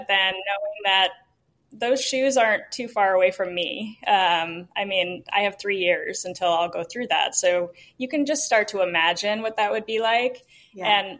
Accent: Newport Beach, California, United States; I grew up in Newport Beach, California.

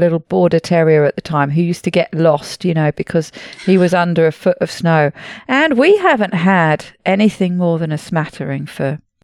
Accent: United Kingdom; Now, as a Brit, I spend most of the year complaining about the weather.

